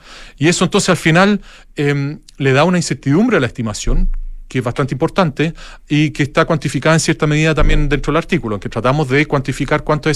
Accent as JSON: {"language": "Spanish", "town": "Santiago", "region": "Santiago Metropolitan Region", "country": "Chile", "said": "Eso es lo que a uno como santiaguino quizás habría pensado"}